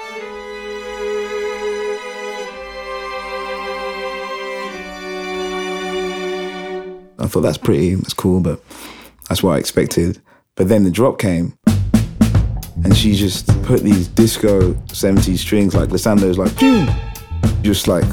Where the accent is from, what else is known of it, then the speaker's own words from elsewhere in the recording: London, United Kingdom; I grew up in Muswell Hill in North London in the middle class area.